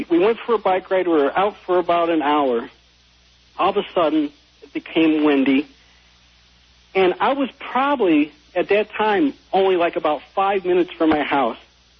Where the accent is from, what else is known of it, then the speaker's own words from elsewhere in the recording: Chicago, Illinois, United States; I'm calling you from Chicago.